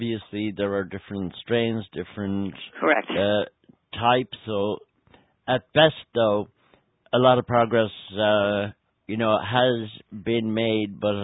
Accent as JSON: {"language": "English", "country": "Ireland", "tie": "born or raised there", "said": "for those of us who are around a lot longer than you, we will remember that growing up in Ireland, one of the most dreaded words was leukemia."}